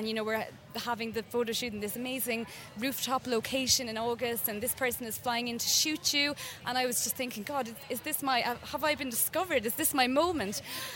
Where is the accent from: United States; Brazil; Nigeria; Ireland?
Ireland; growing up in Ireland